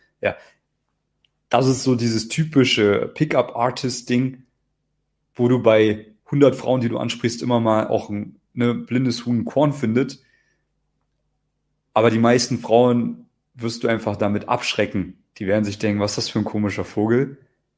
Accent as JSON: {"language": "German", "region": "East Germany", "country": "Germany", "said": "Ich komme ja aus Ostdeutschland. Da gibt es keine Ferraris, da gibt es nicht mal Bananen."}